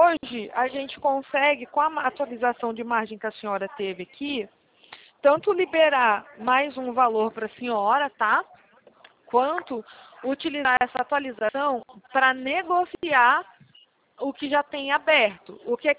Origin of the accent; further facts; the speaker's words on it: Rio de Janeiro, Brazil; Aqui do Rio mesmo.